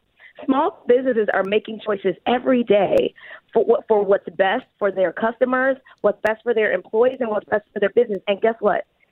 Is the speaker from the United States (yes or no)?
yes; Detroit, Michigan, United States; I'm real Detroit, right? I'm from the Detroit West Side all day.